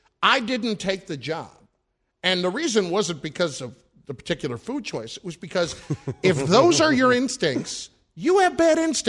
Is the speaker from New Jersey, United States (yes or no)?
yes; New Jersey, United States; And I'm from New Jersey. Okay?